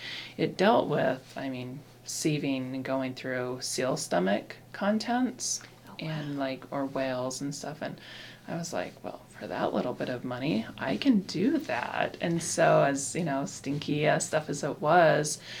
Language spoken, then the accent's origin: English; Alaska, United States; also born or lived in Montana; So I was born in Montana, and then my family moved to Alaska in the interior when I was probably 5 or 6. And so from there, so basically Alaska's been my home for, you know, since then.